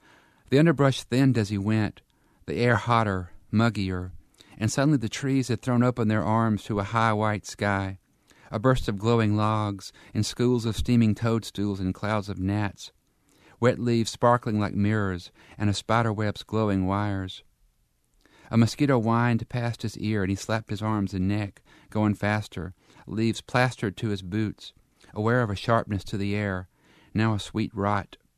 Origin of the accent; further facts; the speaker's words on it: Dickinson, Alabama, United States; And I grew up in Dickinson, Alabama, which itself was a hamlet.